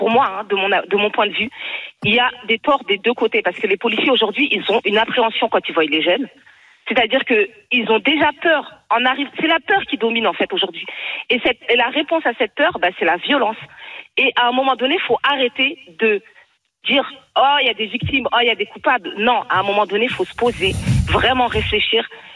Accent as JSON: {"language": "French", "town": "Mantes-la-Jolie", "region": "Île-de-France", "country": "France", "tie": "born or raised there", "said": "j'ai 40 ans, je vais avoir 40 ans aujourd'hui. Pourquoi aujourd'hui, j'ai grandi à Mantes-la-Jolie?"}